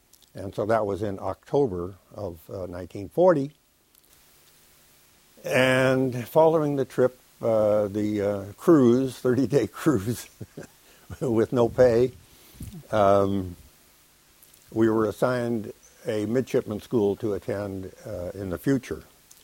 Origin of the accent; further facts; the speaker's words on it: Los Angeles, California, United States; also born or lived in Boston, United States; I grew up in Los Angeles after moving from Boston at the age 4. We arrived in Los Angeles in 1923 when things were rather primitive out there, as you know.